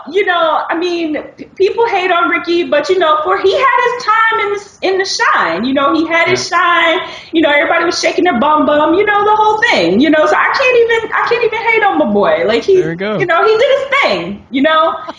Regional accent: Detroit, Michigan, United States; I have to choose my hometown because it made me Detroit.

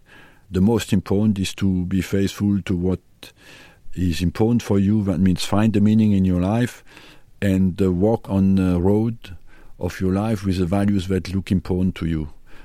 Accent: Grand Est, France; I come from Alsace, you know, with German influence.

